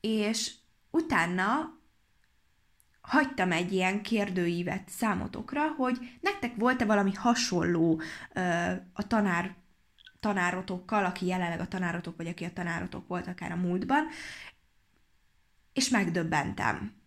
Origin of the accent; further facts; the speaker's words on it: Hungary; Nyilván a kiejtésem nem 100%-os, hiszen magyar vagyok, nem angol.